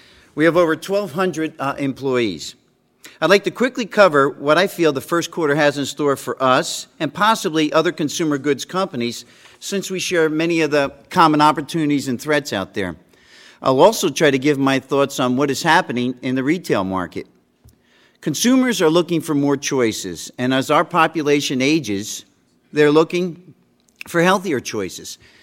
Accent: Paterson, New Jersey, United States; now in Philadelphia, United States; I grew up in Paterson, New Jersey. How you doing? I live in Philadelphia, so yo.

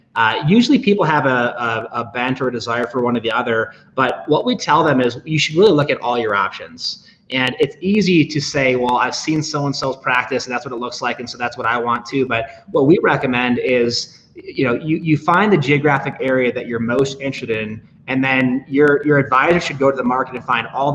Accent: Michigan, United States; born or raised there

